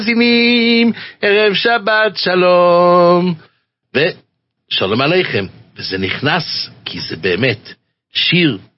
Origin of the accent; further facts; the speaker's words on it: Jerusalem, Jerusalem District, Israel; בילדותי גדלתי בשערי חסד